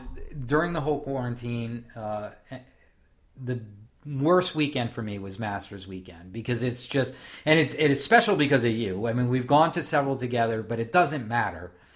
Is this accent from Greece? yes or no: no; New England, United States; Like, I mean, we grew up in New England.